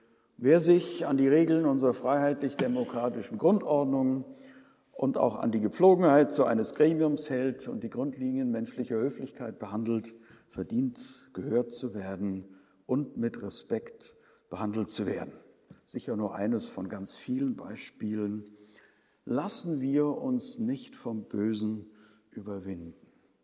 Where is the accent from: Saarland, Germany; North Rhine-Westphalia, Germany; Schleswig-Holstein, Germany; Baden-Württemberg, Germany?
North Rhine-Westphalia, Germany; Bergneustadt; Ich bin in meiner Heimatstadt Bergneustadt im Stadtrat.